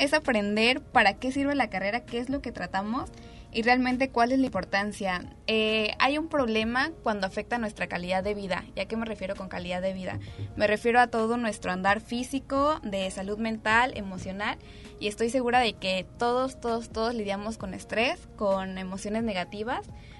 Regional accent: Mexico; tenemos como mexicanos

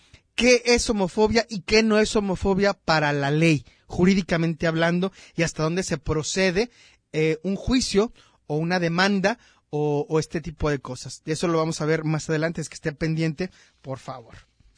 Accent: Mexico

